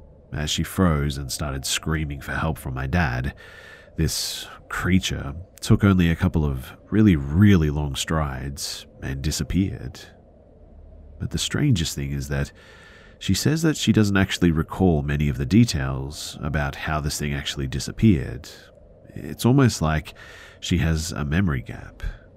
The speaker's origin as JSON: {"language": "English", "country": "India", "said": "The thing is, too, is that I'm from India, of all places."}